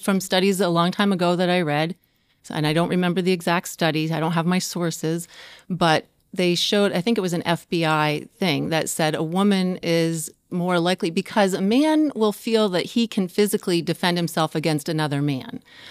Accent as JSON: {"language": "English", "region": "New York", "country": "United States", "lives_now": "New Hampshire, United States", "said": "We came here from New York. We're not used to that."}